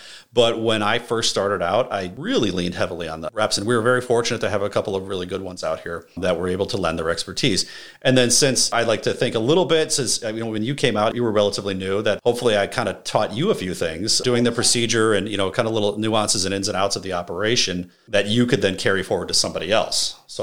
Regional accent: Chicago, Illinois, United States; I'm originally from the Chicago area, I was hoping to break back into that market.

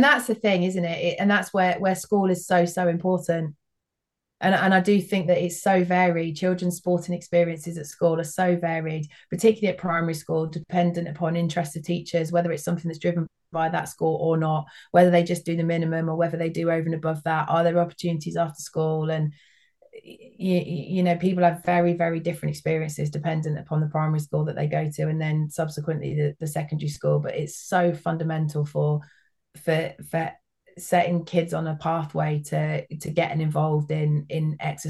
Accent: London, United Kingdom; I grew up in South London, so we used to go to Crystal Palace to watch all the events there.

